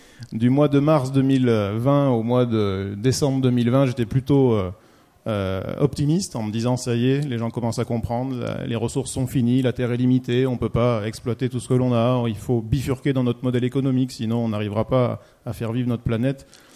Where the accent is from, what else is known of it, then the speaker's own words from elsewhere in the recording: France; en tant que Français et Européen.